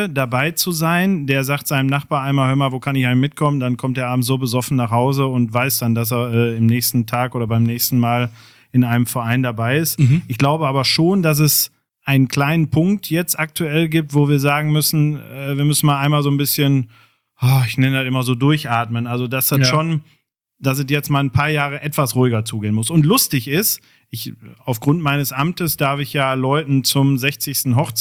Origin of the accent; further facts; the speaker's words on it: Kirchhellen, North Rhine-Westphalia, Germany; also born or lived in Dorsten; Station und dann direkt nach Kirchhellen und nicht mehr, also der Wohnort hat sich noch nicht geändert